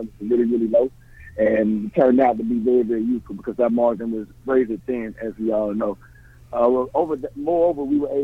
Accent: Columbus, Georgia, United States; come back and actually work in my hometown of Columbus, Georgia, and do something, at that level.

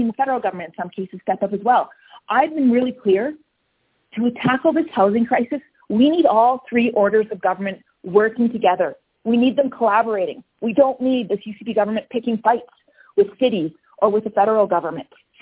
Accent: Barrhead, Alberta, Canada; I'm from rural Alberta. I grew up in Barrhead, and I spent a lot of time teaching in other parts of rural Alberta.

